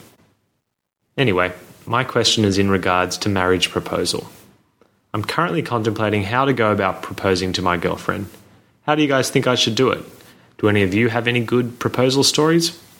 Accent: Sydney, New South Wales, Australia; I'm from Sydney, Australia.

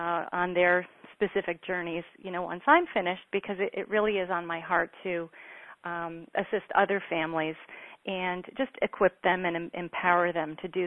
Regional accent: Connecticut, United States; Well, I'm originally from Connecticut. I'm a Florida transplant, I guess you'd call

